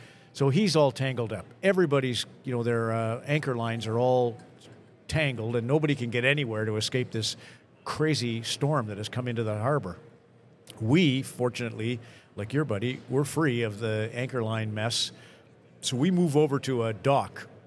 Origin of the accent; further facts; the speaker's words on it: Red Deer, Alberta, Canada; when I grew up in Red Deer, Alberta, we had a Governor General from our hometown